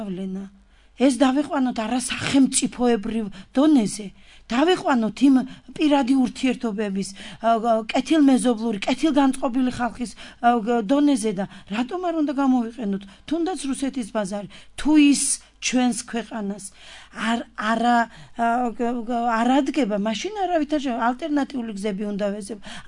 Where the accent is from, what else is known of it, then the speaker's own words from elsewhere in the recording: Samegrelo-Zemo Svaneti, Georgia; ყველა ჩემი ახლობელი და ნათესავი იქ მე ძირითადად სამეგრელოდან ვარ და იქ ცხოვრობდა.